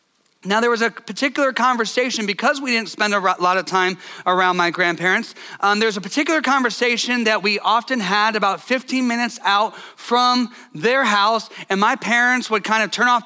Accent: Columbus, Ohio, United States; For me, I grew up in Columbus, Ohio. My grandparents lived in Cleveland, Ohio

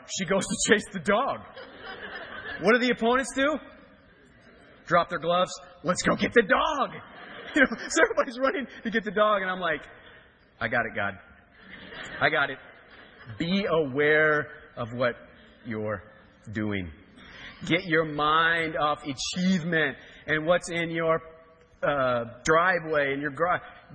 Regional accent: Kansas, United States; born there; So I was born in Kansas, but I moved here as fast as I could.

